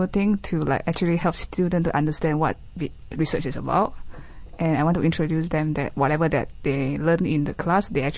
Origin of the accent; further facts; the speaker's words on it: Malaysia; now in Canada; Because I came from Asian country and this is my first time to be in North America, in Canada.